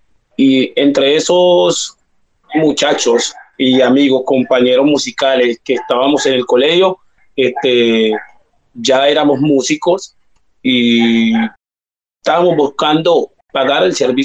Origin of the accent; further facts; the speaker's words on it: Cuba; soy cubano, pero la raíz viene de África